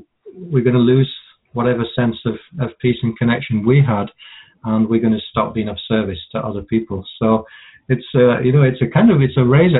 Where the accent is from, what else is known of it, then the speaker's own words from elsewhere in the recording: Yorkshire and the Humber, United Kingdom; when I was a school kid, and I grew up in Yorkshire.